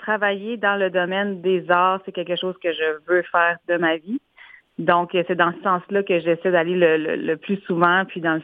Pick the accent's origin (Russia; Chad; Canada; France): Canada; Uashat-Maliotenam, Quebec; Moi, je suis de Ouachat-Mankmanoutenam.